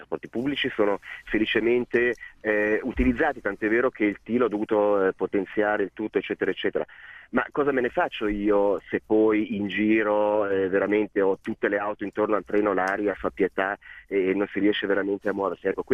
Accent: Ticino, Switzerland; io come ticinese non andrò a approfittarne, perché il Ticino bene o male l'ho girato

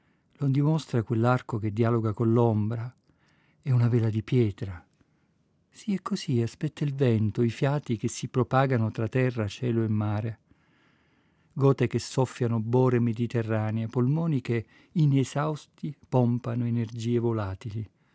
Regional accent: Sicily, Italy; born there; moved away; Io che sono nato in Sicilia e poi sono andato altrove

